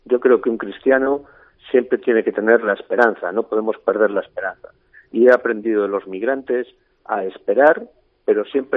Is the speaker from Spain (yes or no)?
yes; Burgos, Castile and León, Spain; Y que somos ciudadanos de Burgos de toda la vida, por decirlo así, ¿no?